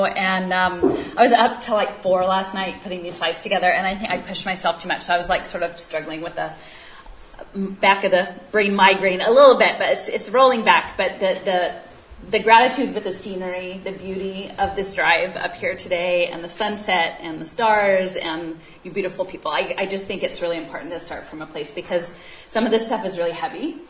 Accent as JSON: {"language": "English", "town": "Philadelphia", "region": "Pennsylvania", "country": "United States", "said": "I'm from Philly. I thought I was gonna fight school closures in Philadelphia"}